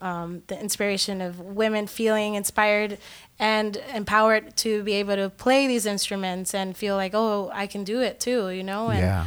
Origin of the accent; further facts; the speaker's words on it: Puerto Rico; now in United States; I come from a mixed background. My mom's Dominican and my dad's Mexican. I was raised in Puerto Rico.